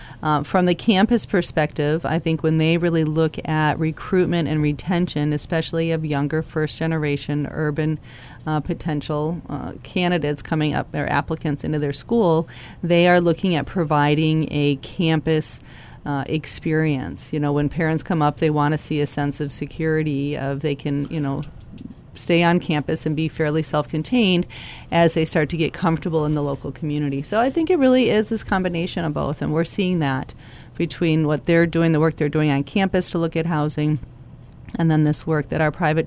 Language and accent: English; Arcata, California, United States; I'm from Arcata.